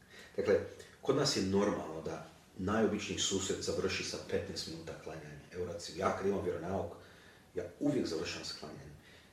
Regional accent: Croatia; u zadnje vrijeme kod nas u Hrvatskoj mi svećenici to jako nudimo mladima

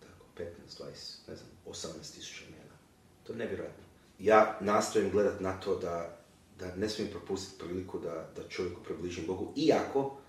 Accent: Croatia; u zadnje vrijeme kod nas u Hrvatskoj mi svećenici to jako nudimo mladima

